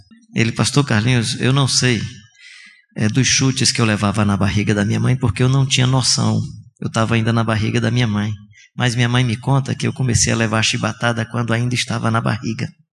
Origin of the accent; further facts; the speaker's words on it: Northeast Region, Brazil; E como nordestinos, especialmente nós que estamos vivendo essa experiência de transição da economia rural e agrária para uma economia industrial e de serviço